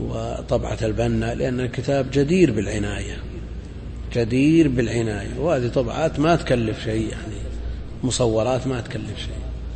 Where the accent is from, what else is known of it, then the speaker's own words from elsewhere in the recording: Najd, Saudi Arabia; لها شروح معروفة في الحجاز، ما هي معروفة عندنا في نجد لكن هي معروفة في الحجاز